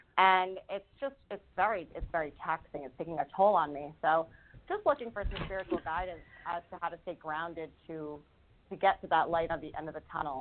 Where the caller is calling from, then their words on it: Rhode Island, United States; I'm calling from Rhode Island.